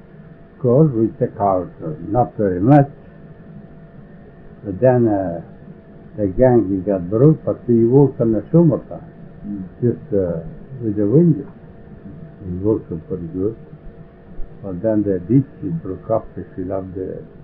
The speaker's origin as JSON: {"language": "English", "town": "Montalero", "country": "Italy", "tie": "born there", "second_language": "English", "moved": "yes", "said": "Italy. In the town is called Montalero."}